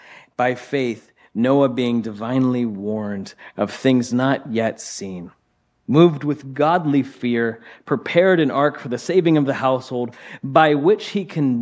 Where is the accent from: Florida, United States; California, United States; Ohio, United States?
Ohio, United States; I'm from Ohio, and there's a spot in Ohio called Canton, Ohio.